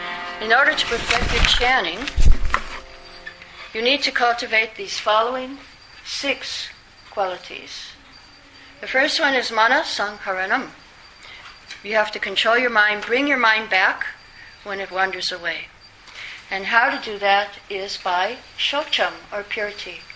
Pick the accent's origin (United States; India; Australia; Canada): India; Vrindavan, Uttar Pradesh; from Vrindavan. See, because I come from Vrindavan.